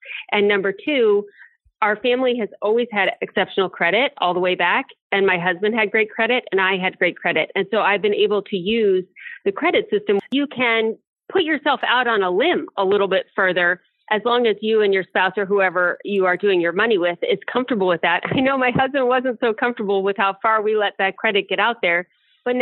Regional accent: Ohio, United States; I grew up in the Akron, Cleveland, Ohio area.

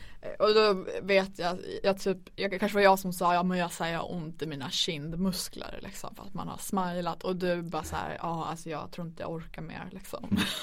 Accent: Örnsköldsvik, Västernorrland County, Sweden; när jag är hemma i Örnsköldsvik, där jag är uppvuxen.

